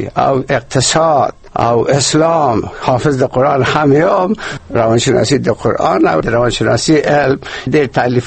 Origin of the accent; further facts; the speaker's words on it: Kabul, Afghanistan; زه د کابل یم او